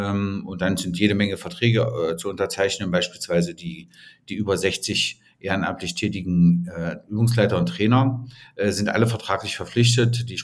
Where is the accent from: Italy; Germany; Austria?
Germany; now in Dresden, Germany; ich komme eigentlich aus dem Harz, ne? Also ich bin geborener Harzer und mein Großvater ist Dresdner oder meine Familie kam aus Dresden und ich wollte schon immer nach Dresden.